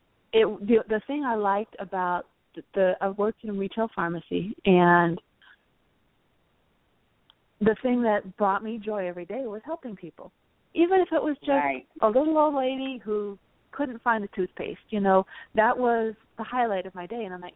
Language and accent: English; Vermont, United States; Well, I grew up in Vermont, and it's kind of there's a lot of hippies up there.